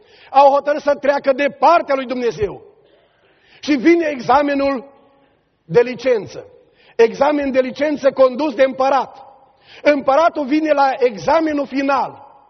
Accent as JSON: {"language": "Romanian", "town": "Burzuc", "country": "Romania", "tie": "born or raised there", "said": "Născut și crescut la Burzuc."}